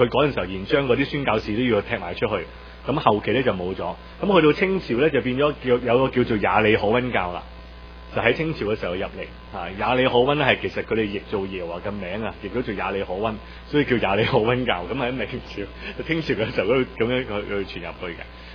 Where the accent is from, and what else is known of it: China